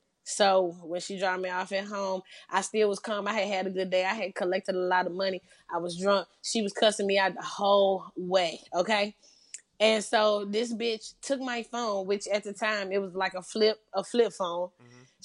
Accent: Mississippi, United States; me growing up in Mississippi, growing up with very classy women who quote-unquote stayed in their place type of women.

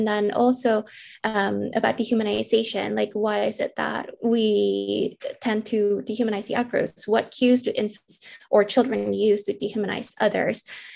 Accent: Jakarta, Indonesia; So I grew up in Indonesia, in Jakarta, when I was 9 or 10.

